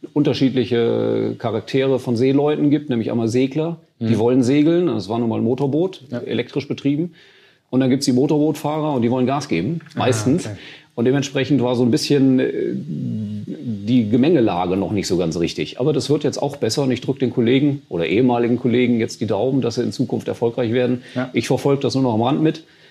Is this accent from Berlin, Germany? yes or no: no; Bonn, North Rhine-Westphalia, Germany; ich bin gebürtiger Bonner bis auf die 3 Jahre im Ausland